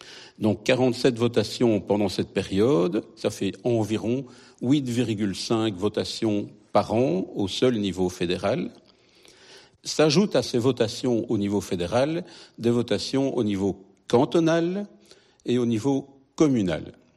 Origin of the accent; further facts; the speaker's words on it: Wallonia, Belgium; je ne suis pas suisse, je suis belge et wallon.